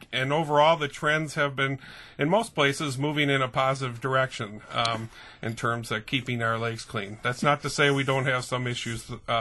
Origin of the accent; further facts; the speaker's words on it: Neenah, Wisconsin, United States; the first lake I fell in love with was near my hometown, Neenah, Lake Winnebago.